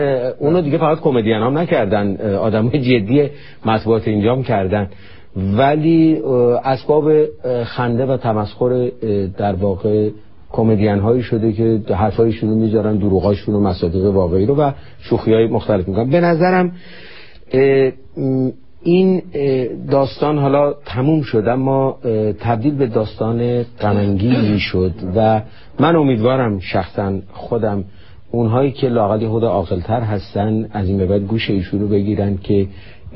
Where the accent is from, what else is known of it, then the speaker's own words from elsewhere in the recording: Iran; من واقعا به عنوان یک ایرانی وقتی اینجا نشستم نگاه کردم